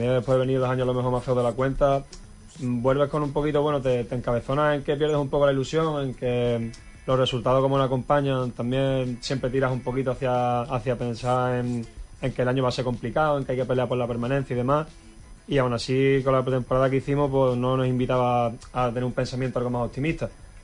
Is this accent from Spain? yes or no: yes; Huelva, Andalusia, Spain; Soy de aquí de Huelva, pero raíces tarsileñas, sí.